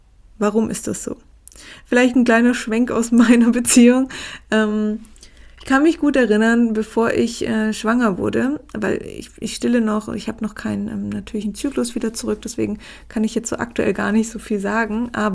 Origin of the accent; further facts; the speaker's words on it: Germany; die hier vom Bodensee kommt, aus meinem Heimatort